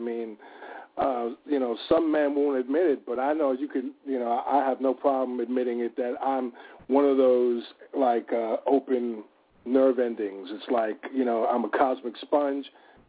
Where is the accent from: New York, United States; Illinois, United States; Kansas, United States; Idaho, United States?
New York, United States; And you know me, Trish, and because I'm from New York and because I was raised by a mother who is just like the character on Ray Romano's TV show